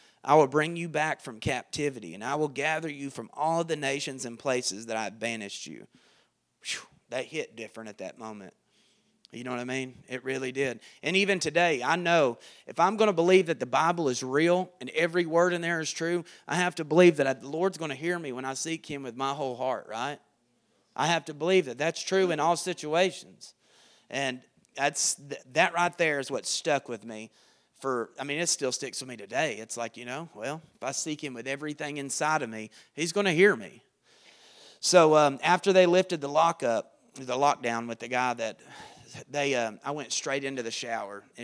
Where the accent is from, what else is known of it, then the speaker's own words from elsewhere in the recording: Chattanooga, Tennessee, United States; because all my charges were in Georgia and I'm from Chattanooga, right?